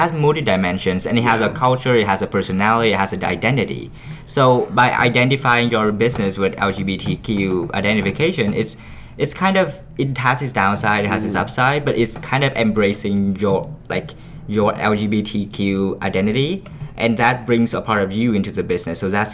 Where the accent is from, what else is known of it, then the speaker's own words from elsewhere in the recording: Vietnam; English is a second language; I grew up in Vietnam. So, like, having, a feminist supermarket is a big thing.